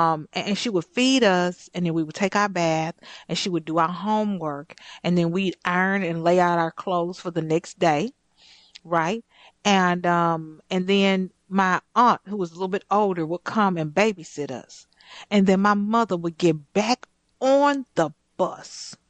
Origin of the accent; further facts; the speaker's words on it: Houston, Texas, United States; I just remember as a child growing up in Houston, Texas, in Fifth Ward, in the Kelly Court Projects, to be specific. We were in subsidized housing.